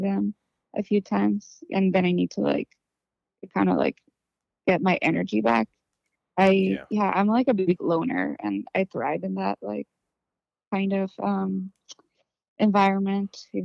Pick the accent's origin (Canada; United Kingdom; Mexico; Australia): Mexico; moved away as an adult; now in Oakland, United States; No, I'm from Mexico. I moved here 10 years ago